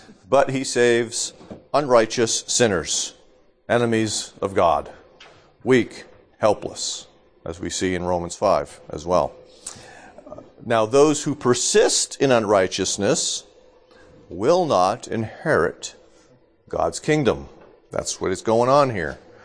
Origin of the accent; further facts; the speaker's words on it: New Hampshire, United States; When I was growing up in New Hampshire, there was this...